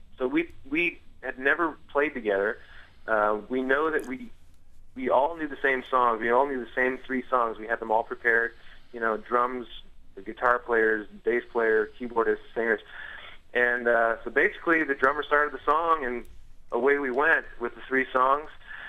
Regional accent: Montreal, Quebec, Canada; I grew up in Montreal, which is a part of Canada which is very unchurched. It's about as churched as any place in Europe that you'd find.

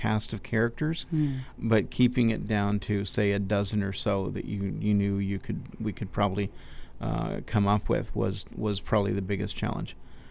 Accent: Edmonton, Alberta, Canada; I'm not, I'm from Edmonton

